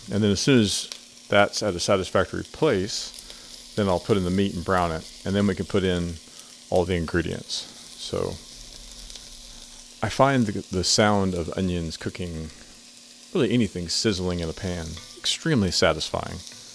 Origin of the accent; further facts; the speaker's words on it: Oklahoma, United States; And I like beans in my chili, and for some Texans, those are fighting words, but I'm from Oklahoma.